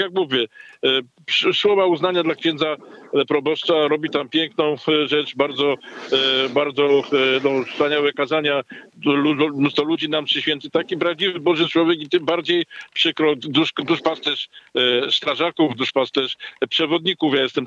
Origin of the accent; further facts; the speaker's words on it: Myślenice, Lesser Poland, Poland; Mnie jako myślenicianinowi rodowitemu jest szczególnie przykro.